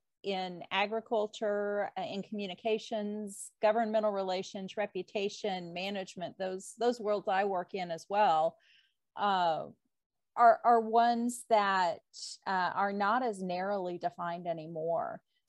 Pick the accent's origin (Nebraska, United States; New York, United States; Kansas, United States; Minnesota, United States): Kansas, United States; we raised and milked Holstein cows, and that was predominantly what was raised where I grew up in Kansas.